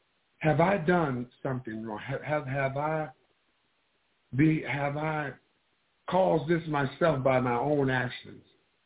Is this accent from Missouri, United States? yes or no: yes; St. Louis, Missouri, United States; from St. Louis, Missouri.